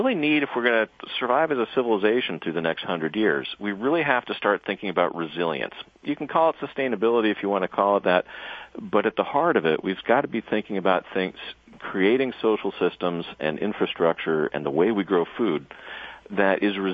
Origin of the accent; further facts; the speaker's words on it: Washington, United States; it used to host great cedars that could rival the old-growth timber in my home state of Washington.